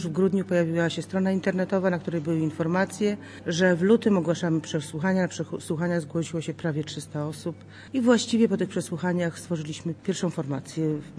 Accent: Warsaw, Masovian Voivodeship, Poland; born there; w Warszawie jest mi o tyle lepiej, że to jest miasto, w którym się urodziłam, w którym mieszkali moi rodzice i dziadkowie, więc jest to moje miasto, więc nie jestem tutaj przyjezdną.

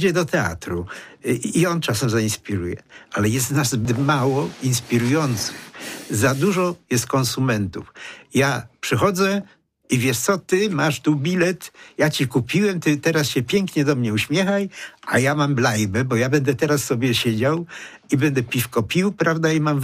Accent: Poznań, Greater Poland Voivodeship, Poland; accent: Poznań dialect; Jak jeszcze ma furę, jak to mówię po poznańsku, to sobie wsiada i jedzie, tak?

